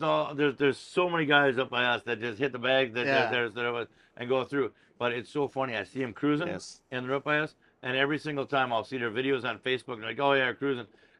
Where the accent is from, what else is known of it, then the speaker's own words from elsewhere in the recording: Milwaukee, Wisconsin, United States; I told you, like, we're from Milwaukee, Wisconsin.